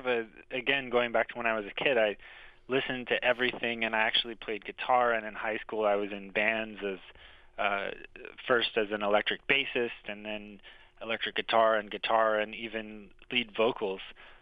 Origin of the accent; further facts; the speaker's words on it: Oklahoma, United States; I go back to being a kid and growing up in Oklahoma, not really having access to the kind of classical music experience that you might in New York City or somewhere else.